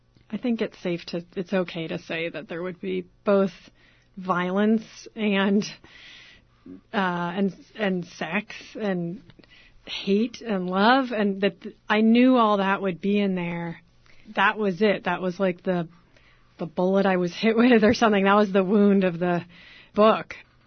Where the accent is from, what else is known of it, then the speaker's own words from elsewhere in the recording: Berkeley, California, United States; I grew up in Berkeley.